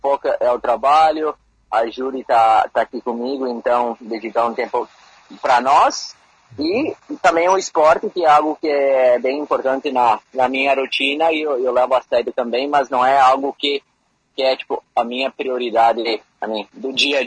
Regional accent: Boa Vista do Sul, Rio Grande do Sul, Brazil; moved away as an adult; now in Australia; sou natural de Boa Vista, e eu me mudei para a Austrália, como comentou no início da reportagem, em 2019, para estudar

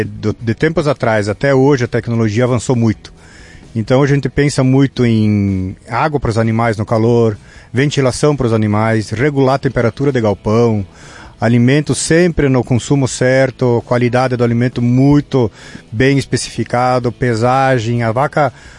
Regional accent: Santa Catarina, Brazil; É que eu sou natural de Santa Catarina, a gente vai para lá, né?

